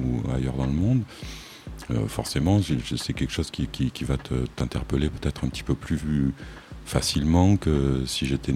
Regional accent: Réunion, France; Mais par nature, comme tu le disais tout à l'heure, je suis réunionnais. Et c'est difficile d'imaginer, en fait, tant qu'on n'a pas quitté son île

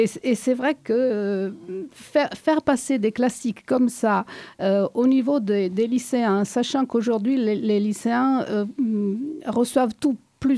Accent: Italy; now in France; Parce que moi, je suis italienne

